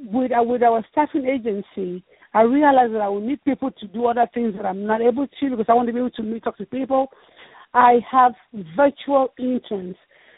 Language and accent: English; Nigeria; Can I tell you, I'm from Nigeria, I have an accent.